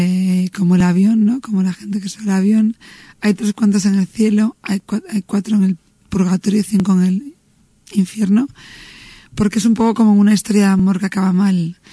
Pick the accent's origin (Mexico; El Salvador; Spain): Spain; Eso lo interpretamos porque somos españoles.